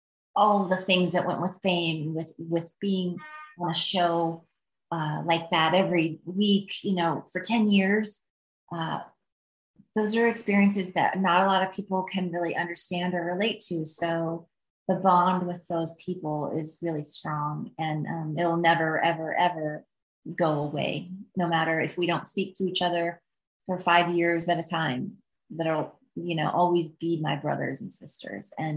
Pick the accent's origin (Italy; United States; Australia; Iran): United States; Midwest; Like, I live my life like normal. I'm from the Midwest. I go out, I don't wear hair and makeup and look fancy.